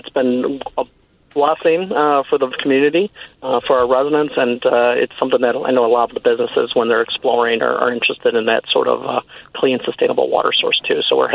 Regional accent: Vernon Hills, Illinois, United States; I grew up in Vernon Hills and met my wife, and she was in a nearby suburb as well in Mundelein.

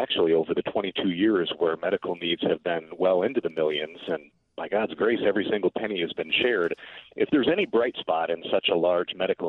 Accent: Aurora, Illinois, United States; now in Peoria, United States; because I'm originally from Aurora

